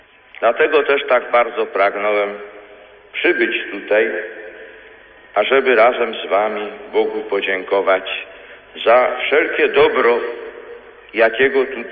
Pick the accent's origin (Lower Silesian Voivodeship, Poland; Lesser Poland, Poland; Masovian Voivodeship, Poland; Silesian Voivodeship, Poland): Lesser Poland, Poland; Wadowice; Myślą i sercem wracam nie tylko do domu, w którym się urodziłem, obok kościoła, tylko tam z tyłu, ale również do szkoły podstawowej, tutaj w rynku, w tym budynku. W tym budynku, w którym równocześnie mieścił się magistrat miasta Wadowic.